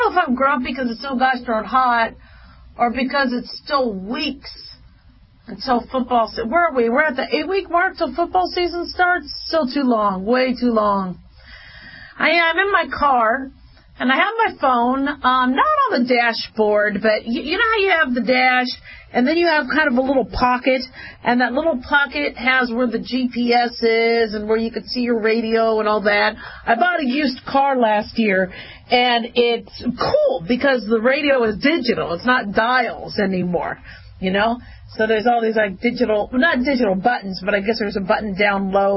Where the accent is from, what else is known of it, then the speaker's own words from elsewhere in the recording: Phoenix, Arizona, United States; also born or lived in Las Vegas; You see, I grew up in Vegas and I grew up in Phoenix.